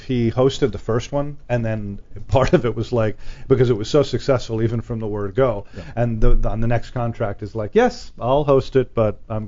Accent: Ridgefield, Connecticut, United States; And interestingly enough, I am from Ridgefield, Connecticut. My family lives in Sandy Hook now, but we lived in Ridgefield.

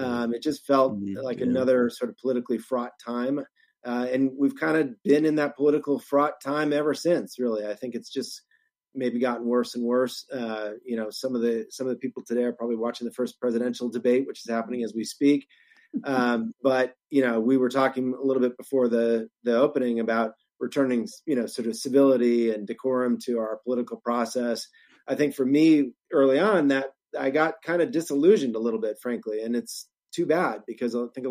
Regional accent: Wisconsin, United States; I'm from Wisconsin originally, as you mentioned in my bio

